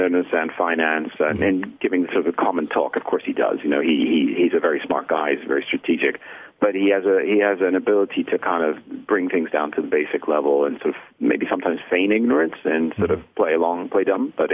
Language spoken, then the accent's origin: English; New Jersey, United States; also born or lived in Paris, France; now in China; my accent is a bit weird. I'm a Brit who grew up in New Jersey in Paris, so I found my identity in China as a foreigner.